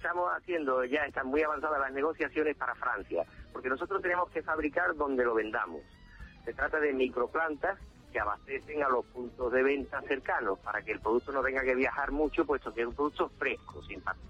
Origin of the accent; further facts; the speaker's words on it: Andalusia, Spain; porque ya sabes cómo somos los andaluces, ¿no?